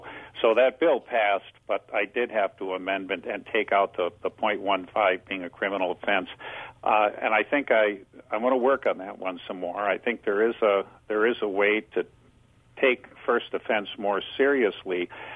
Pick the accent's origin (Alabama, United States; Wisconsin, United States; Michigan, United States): Wisconsin, United States; Well, I guess just because growing up in Wisconsin and just seeing the carnage on the roads